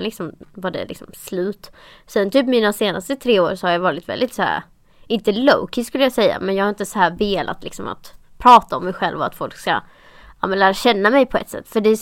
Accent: Blekinge, Sweden; jag är från Blekinge, jag är från Skåne.

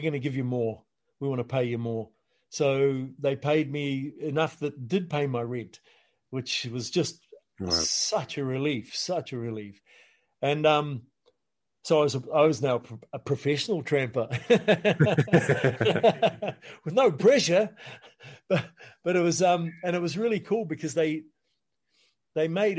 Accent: Stewart Island, Southland, New Zealand; I always realized I'm from Stewart Island. I'm from Rakiura, and only a few hundred people on this planet have ever been fourth generation Rakiurians, Stewart Islanders, and I'm one of them.

